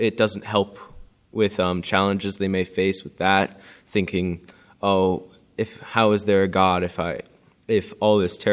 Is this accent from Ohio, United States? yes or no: yes; Youngstown, Ohio, United States; Originally, I'm from Youngstown, Ohio.